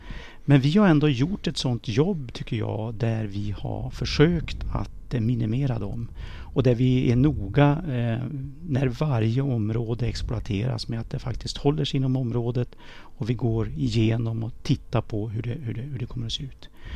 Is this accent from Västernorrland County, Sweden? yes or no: yes; Björna, Västernorrland County, Sweden; also born or lived in Upplands Väsby / Hoting / Ramsele; Delvis uppvuxen i Hoting och i Ramsele. Mm. Ja. Men i stort sett hela grundskolegången i Björna. Så att jag ser väl Björna som där jag har växt upp.